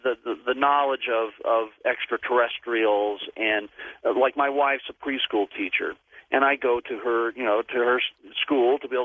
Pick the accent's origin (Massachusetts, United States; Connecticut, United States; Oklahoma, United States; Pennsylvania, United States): Oklahoma, United States; born there; I mean, I was born back in Oklahoma, so my relatives are back in the Bible Belt